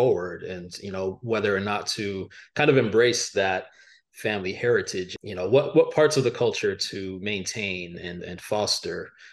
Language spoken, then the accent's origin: English; Miami, Florida, United States; I can answer that I grew up in Miami, but the people may not find that satisfying.